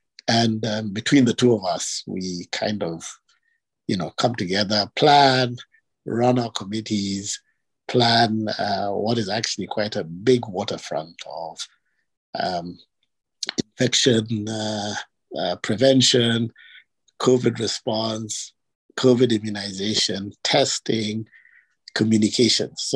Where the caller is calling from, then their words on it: Saskatchewan, Canada; I am calling in from Saskatchewan, Canada